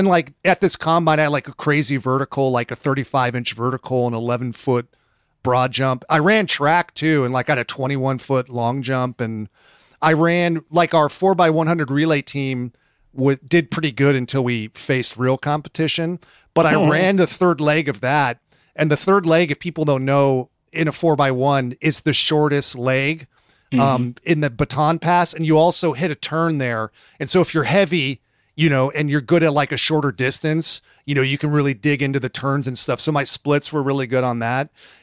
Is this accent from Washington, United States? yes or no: no; California, United States; In my hometown where I went to high school, the college where I had to show my parents that I could actually run the junior college, it's called Sierra College.